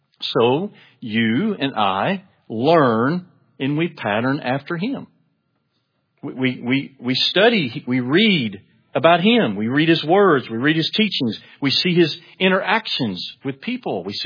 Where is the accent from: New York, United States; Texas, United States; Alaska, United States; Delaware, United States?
Texas, United States; Denton; I grew up in the Denton schools. And I went to Woodrow Wilson Elementary and Strickland Junior High and Denton High School.